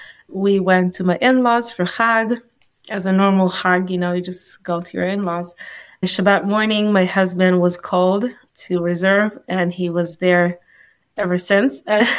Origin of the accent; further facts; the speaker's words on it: Dolev, Israel; I grew up in Dolev. It's a small settlement next to Modi'in in Israel. And I come from a Zionist religious family.